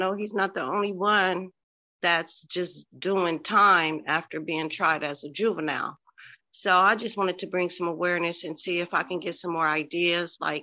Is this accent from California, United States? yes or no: yes; Compton, California, United States; I was born and raised in Compton.